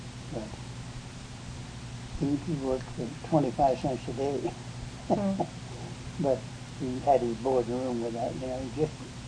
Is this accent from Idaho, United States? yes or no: yes; Emmett, Idaho, United States; born there; No, I was born in Emmett, Idaho.